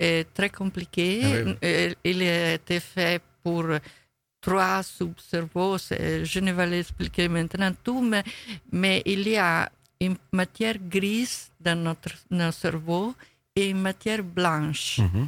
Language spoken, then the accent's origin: French; Rome, Lazio, Italy; Vous savez que je viens de Rome, et à Rome il y a le Vatican.